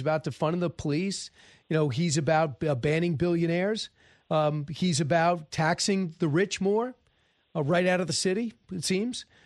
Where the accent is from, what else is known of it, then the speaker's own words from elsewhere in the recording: Long Island, New York, United States; I'm from Long Island, though, for if everyone's keeping records.